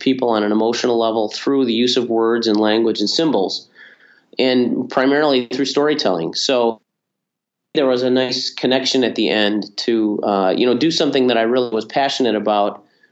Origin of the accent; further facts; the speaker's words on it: Madison, Wisconsin, United States; I grew up in the Midwest here in Madison, Wisconsin